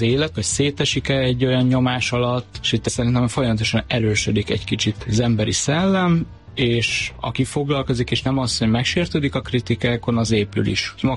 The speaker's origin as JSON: {"language": "Hungarian", "region": "Lake Balaton area", "country": "Hungary", "moved": "yes", "lives_now": "Budapest, Hungary", "said": "Balatonról jöttem, én másfél éve élek itt Budapesten."}